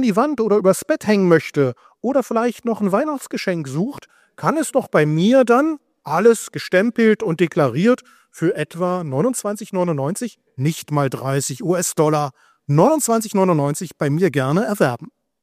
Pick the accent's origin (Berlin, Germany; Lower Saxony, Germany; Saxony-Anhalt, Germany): Berlin, Germany; Ja, ich komme aus Berlin, der Welthundehauptstadt